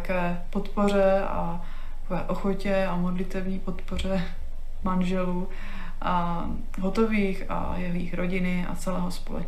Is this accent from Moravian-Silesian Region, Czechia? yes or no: yes; Šenov, Moravian-Silesian Region, Czechia; now in Bruntál, Czech Republic; A já pocházím z Českobratrského sboru ze Šenova u Ostravy